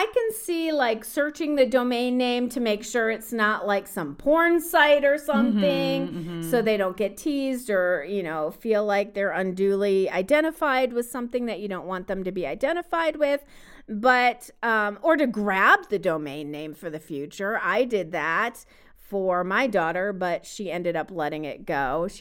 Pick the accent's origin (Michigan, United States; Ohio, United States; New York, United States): New York, United States; As a New Yorker, I'm constantly trying to get my friends as excited about the name of our incredible anti-corruption attorney general candidate